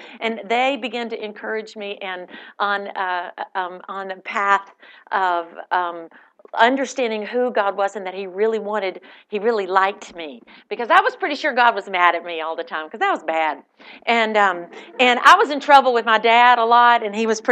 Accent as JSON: {"language": "English", "town": "Birmingham", "country": "United States", "tie": "born or raised there", "said": "I grew up here in Birmingham, and I'm thrilled that my darling mother is here."}